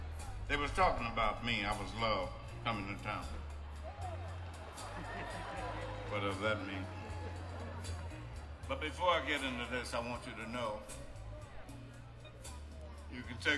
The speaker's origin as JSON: {"language": "English", "region": "Mississippi", "country": "United States", "said": "I'm still from Mississippi and I care a night, uh-uh."}